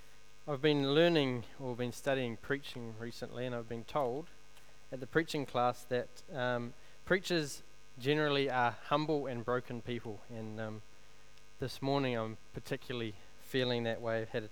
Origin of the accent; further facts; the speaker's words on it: Christchurch, Canterbury, New Zealand; there was a 6.3 magnitude earthquake that struck my hometown of Christchurch.